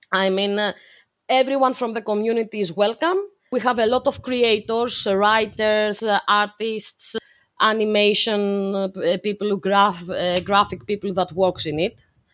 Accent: Greece; the last 4 years now that I'm back in Athens, because I'm from Greece

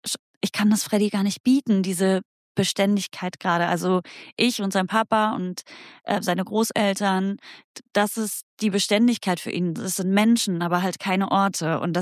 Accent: Saxony-Anhalt, Germany; Ich komme ja aus dem Vorharz.

